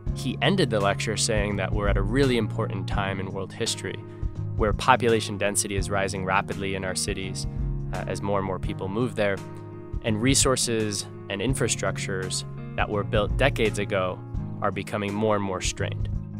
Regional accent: East Coast, United States; also born or lived in New York; But being that I grew up in the East Coast and in Connecticut and New York, I did feel like I had to have a finance experience.

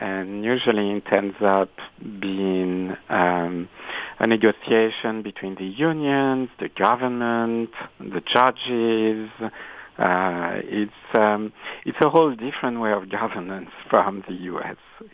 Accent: France; now in United States; Yes, and I'm also from America now.

